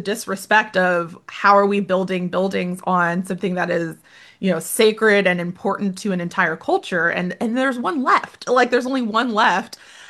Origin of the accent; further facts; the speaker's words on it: St. Louis, Missouri, United States; so I'm from St. Louis and have been here most of my life